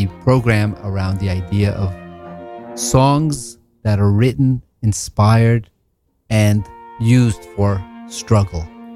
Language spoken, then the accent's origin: English; New York, United States; also born or lived in Colombia; I'm originally from the South, the Deep South. I mean, Columbia, South America. but I was raised here in New York